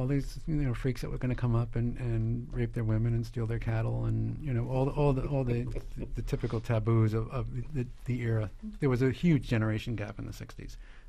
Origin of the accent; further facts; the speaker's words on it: Bensonhurst, New York, United States; Yes, I did.